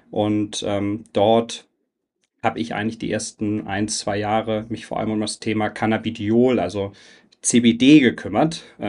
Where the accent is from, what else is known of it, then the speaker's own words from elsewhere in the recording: Hamburg, Germany; also born or lived in Kleve; ich komme aus Hamburg ursprünglich, bin da groß geworden, bin dann aber schon nach Nordrhein-Westfalen zum Studieren an den Niederrhein, nach Kleve, in ein kleines Städtchen.